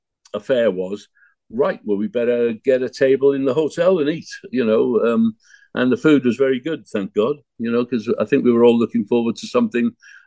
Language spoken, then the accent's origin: English; Wrexham, Wales, United Kingdom; My hometown is Wrexham, where Ryan and Rob have bought the football team and turned it into a global phenomenon.